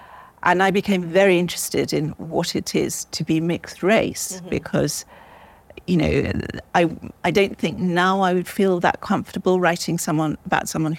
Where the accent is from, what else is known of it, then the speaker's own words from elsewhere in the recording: South Africa; born there; So I was born in South Africa, and my mother is South African, and again, from very kind of different backgrounds, Russian Jewish on one side, and Scottish colonialist on the other.